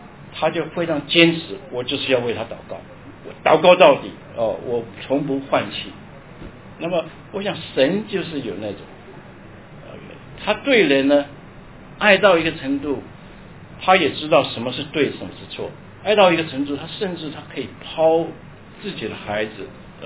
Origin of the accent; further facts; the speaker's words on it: China; 他妈妈是从来没有，都是凭着我们中国人的那种信仰啊来去面对生活的